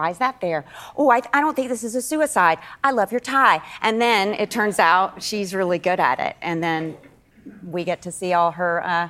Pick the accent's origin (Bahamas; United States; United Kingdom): United States; Macon, Georgia; I'm from Macon, Georgia.